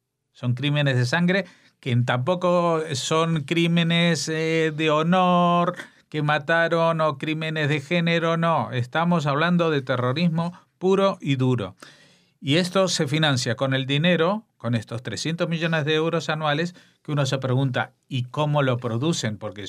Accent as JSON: {"language": "Spanish", "country": "Spain", "said": "nosotros, como españoles, sigamos financiando esto."}